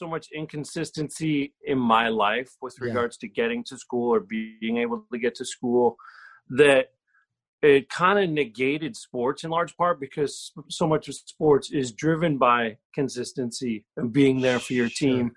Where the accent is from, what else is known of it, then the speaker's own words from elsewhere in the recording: Los Angeles, California, United States; just in L.A. Is okay, a little place called Mount Washington.